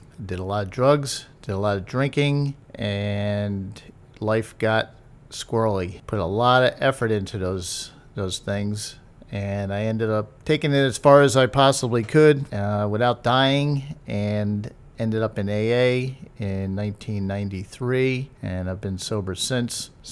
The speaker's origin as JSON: {"language": "English", "region": "Vermont", "country": "United States", "tie": "born or raised there", "said": "I grew up in Vermont skiing."}